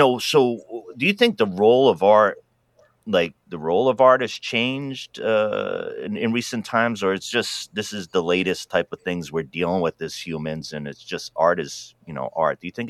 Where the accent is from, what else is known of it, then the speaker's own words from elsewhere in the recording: Pawtucket, Rhode Island, United States; being born and raised in Rhode Island, Pawtucket, Rhode Island. So yeah. So made my way all the way out of West